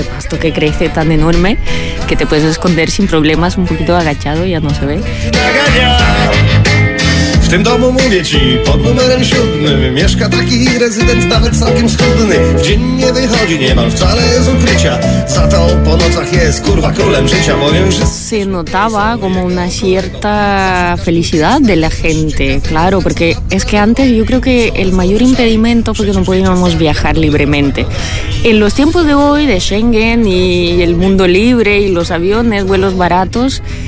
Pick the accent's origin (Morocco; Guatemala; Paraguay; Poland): Poland; Spanish is a second language; also born or lived in Moscow / Barcelona; now in Palma de Mallorca, Spain; el lugar donde yo nací es Moscú. O sea, soy de Polonia, pero nací en Moscú. El lugar donde yo nací en realidad es una ciudad muy, muy grande.